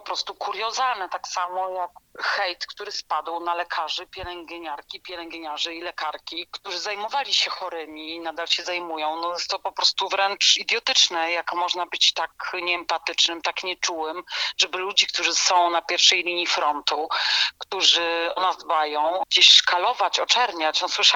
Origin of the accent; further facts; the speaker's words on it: Silesian Voivodeship, Poland; now in Warsaw, Poland; ja jestem ze Śląska, ale przeprowadziłam się do Warszawy